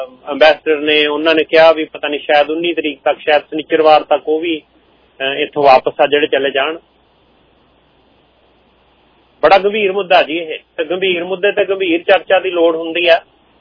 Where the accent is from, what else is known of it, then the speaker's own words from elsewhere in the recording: Punjab, India; now in Canada; ਅਸੀਂ ਜਿਹੜੇ ਭਾਰਤ ਤੋਂ ਆਏ ਹੋਏ ਆ, ਪੰਜਾਬ ਤੋਂ ਆਏ ਹੋਏ ਆ